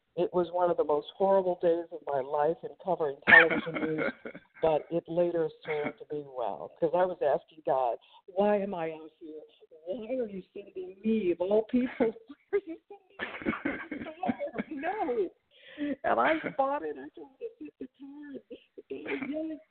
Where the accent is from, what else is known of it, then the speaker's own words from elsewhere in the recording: Midwest, United States; And growing up in the Midwest, I had covered tornadoes and severe storms, but I had never seen a hurricane